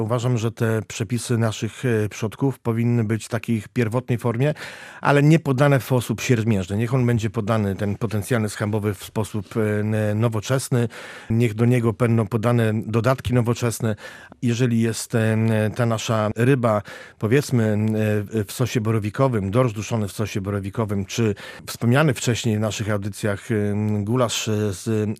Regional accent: Pomeranian Voivodeship, Poland; to nie Francuzi wymyślili ciasto francuskie, tylko właśnie my, Kaszubi.

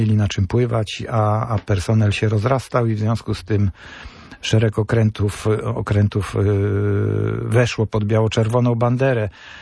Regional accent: Sopot, Pomeranian Voivodeship, Poland; Ja jestem z Sopotu.

